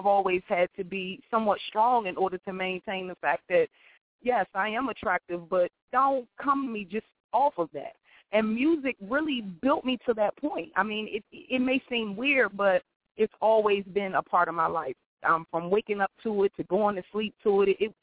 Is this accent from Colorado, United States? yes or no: no; Landover, Maryland, United States; That's right. I'm from Landover. I'm from Maryland. Absolutely.